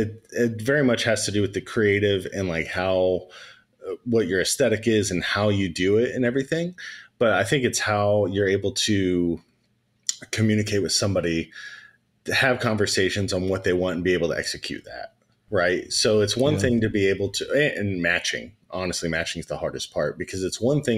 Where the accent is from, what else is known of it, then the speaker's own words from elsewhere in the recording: Oklahoma, United States; We're both from Oklahoma. We didn't know each other when we were in Oklahoma, but we became friends like a decade ago.